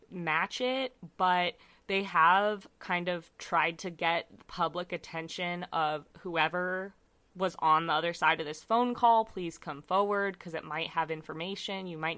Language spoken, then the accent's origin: English; United States; It's spelled like really weird because it's a German name, or really weird for me being American.